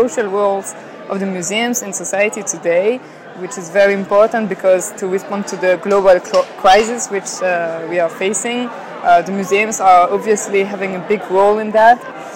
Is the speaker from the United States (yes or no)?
no; Belgium; from Belgium. I'm 26 years old.